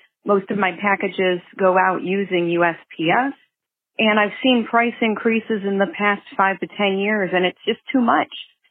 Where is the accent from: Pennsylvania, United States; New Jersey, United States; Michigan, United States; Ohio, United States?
Ohio, United States; Cleveland; I'm from Cleveland, Ohio.